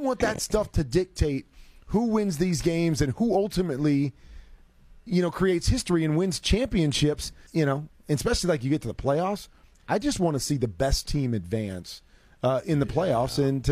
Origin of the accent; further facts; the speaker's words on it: Iowa, United States; I grew up in Iowa, so I played in all that stuff.